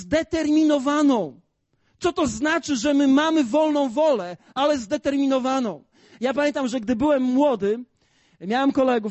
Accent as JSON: {"language": "Polish", "town": "Gołdap", "region": "Warmian-Masurian Voivodeship", "country": "Poland", "said": "Ja pochodzę z Gołdapi."}